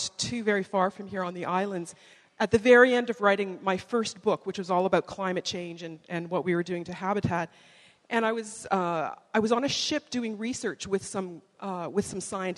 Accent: Canada; I'm a journalist from Canada, and I write about science issues

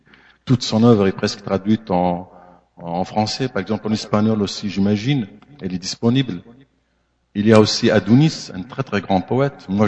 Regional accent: Tunisia; French is a second language; moi, comme je suis tunisien, on est un peu francophone, notre deuxième langue c'est le français.

